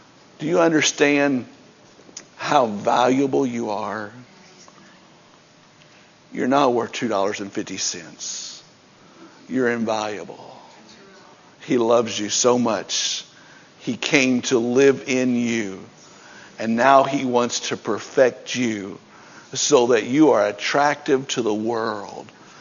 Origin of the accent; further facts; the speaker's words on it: Tennessee, United States; Well, I grew up in Tennessee and that's just not the Southern way.